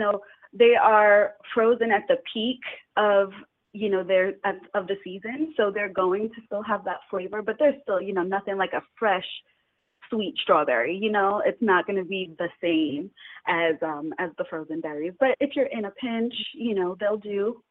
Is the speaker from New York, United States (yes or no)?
yes; New York, United States; I'm from New York, and my family is Caribbean, so we always have good food